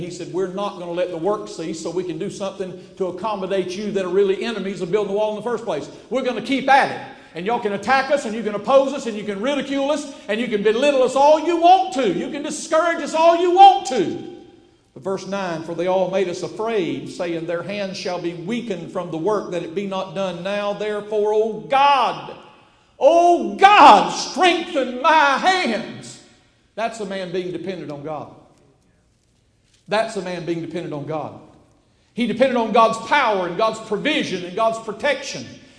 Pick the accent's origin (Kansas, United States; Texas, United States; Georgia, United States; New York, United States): Georgia, United States; I like dogs. I'm from Georgia. You got to like dogs, right?